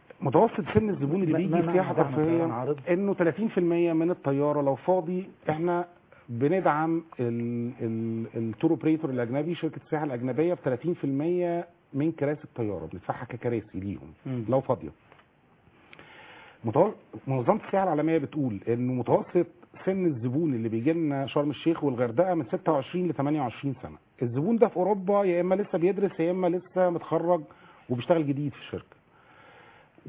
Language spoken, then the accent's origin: Arabic; Egypt; احنا كمصريين